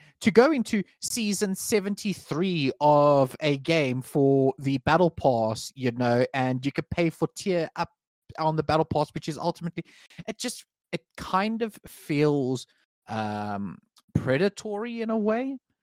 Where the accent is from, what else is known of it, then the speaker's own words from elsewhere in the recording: South Africa; being a South African, where things like internet can sometimes be a big issue, or even just having power can be an issue.